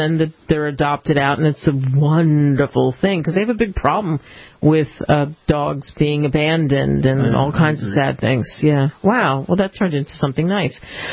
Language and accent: English; Pennsylvania, United States; because I grew up outside of Philadelphia, and we went to the Poconos